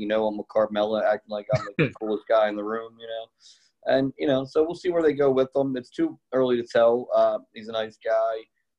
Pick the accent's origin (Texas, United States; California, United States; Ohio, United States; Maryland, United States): Maryland, United States; Baltimore; Well, the Ravens, because like I said, I'm from Baltimore